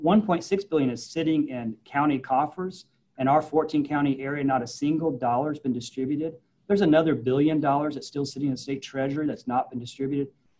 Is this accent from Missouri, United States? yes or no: yes; Missouri, United States; I'm a Missourian. I'm an American first, but I'm very close to Missouri